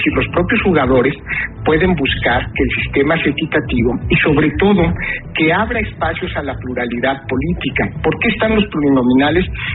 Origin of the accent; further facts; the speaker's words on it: Mexico; Nosotros venimos de México de un sistema hegemónico